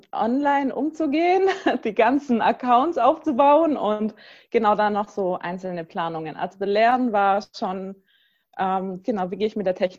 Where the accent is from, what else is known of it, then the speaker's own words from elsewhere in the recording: Langenau, Baden-Württemberg, Germany; now in Wiesbaden, Germany; aufgewachsen in Langenau. Seit 2011 bin ich jetzt auch offiziell in der Gemeinde, aber eigentlich kenne ich sie ja schon mein Leben lang. Bin jetzt nach Wiesbaden gezogen